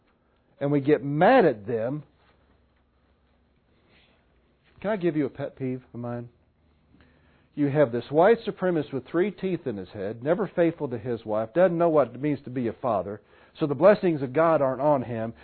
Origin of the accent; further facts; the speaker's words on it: Missouri, United States; Most of us white folk, I'm talking from Missouri, we don't get our heads screwed on straight till 35.